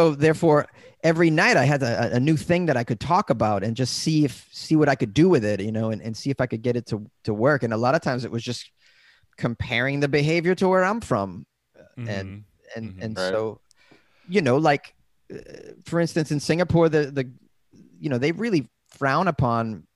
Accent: Boston, Massachusetts, United States; but he's a New Englander like me. I'm from Massachusetts.

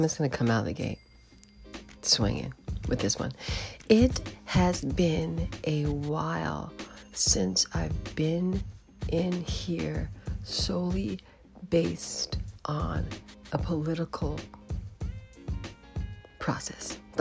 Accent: United States; now in Canada; I'm an American recording this podcast from Canada

